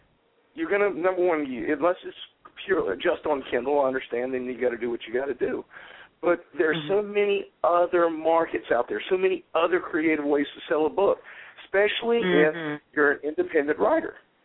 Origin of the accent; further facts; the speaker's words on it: Spanish Fort, Alabama, United States; now in New York, United States; Also, my hometown of Spanish Fort and Baldwin County, and here, like I said, here in New York.